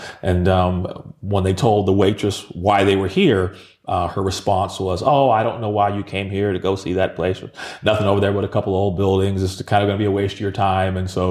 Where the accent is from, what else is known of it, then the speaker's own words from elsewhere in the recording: Sacramento, California, United States; I again was born and raised in Sacramento.